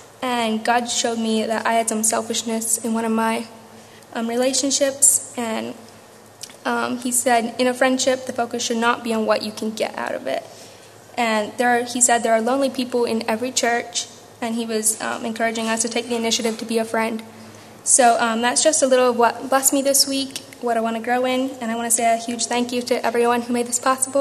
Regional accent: Reinholds, Pennsylvania, United States; I'm from Reinholds, PA.

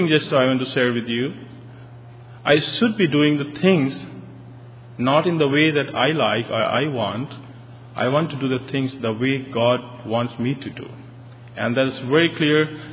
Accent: India; I come from India.

